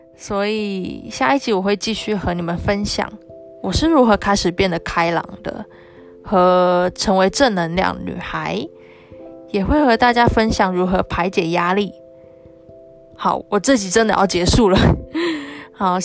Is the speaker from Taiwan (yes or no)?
yes; Taiwan; 也就是我们台湾人俗称的学，不是学测，是会考